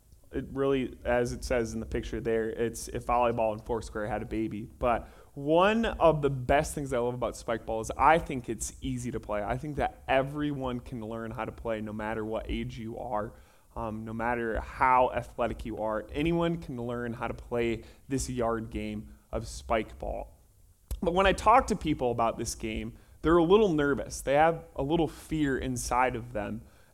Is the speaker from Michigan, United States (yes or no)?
yes; Michigan, United States; And I'm originally from Michigan, and people always ask, are you going to go back to Michigan?